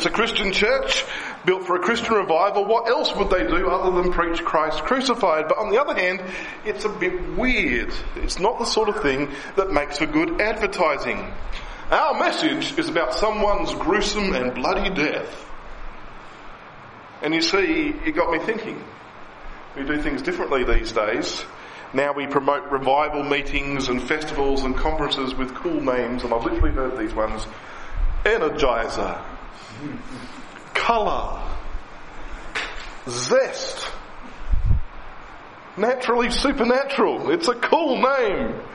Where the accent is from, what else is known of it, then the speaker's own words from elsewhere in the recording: Tasmania, Australia; an old Baptist church that's in my hometown in Tasmania.